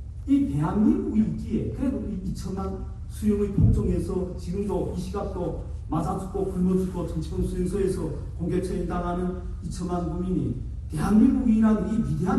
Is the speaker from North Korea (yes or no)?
yes; North Korea; now in South Korea; 우리 탈북자들은